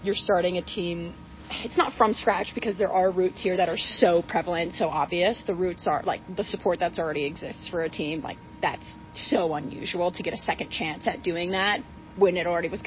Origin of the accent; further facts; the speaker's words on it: South Carolina, United States; also born or lived in Portland, United States; so I'm from South Carolina, so there were no mountains. I'm from the coast, so I grew up on the beach.